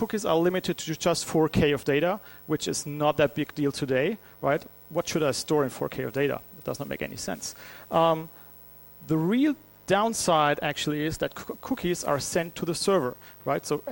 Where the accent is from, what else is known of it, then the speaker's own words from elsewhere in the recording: Baden-Württemberg, Germany; English is a second language; As you can probably judge from my last name, I'm from Germany. I'm actually coming from a region near Mannheim.